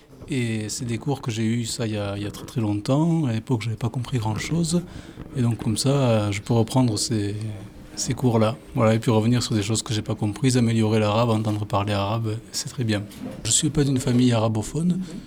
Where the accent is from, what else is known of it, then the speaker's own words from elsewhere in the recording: France; Je suis français.